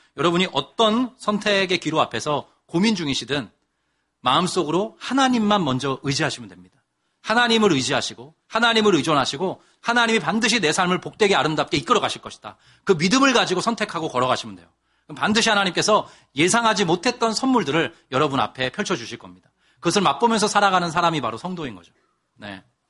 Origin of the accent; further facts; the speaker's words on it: Seoul, South Korea; 서울이 되었으면 했어요. 왜냐하면 이제 나고 자란 곳이기도 하고 서울의 지리를 잘 알기도 하고 양가 부모님도 거기 계시고